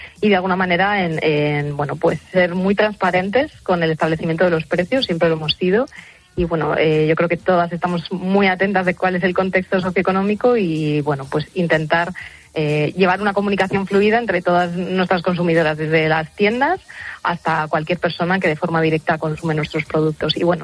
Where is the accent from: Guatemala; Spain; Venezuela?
Spain; Madrid, Community of Madrid; yo, que soy de Madrid.